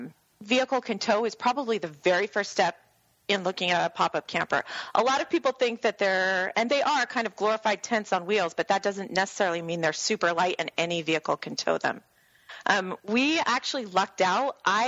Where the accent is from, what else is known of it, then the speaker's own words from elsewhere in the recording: Arizona, United States; We're from Arizona, so we get our share of hot weather all the time.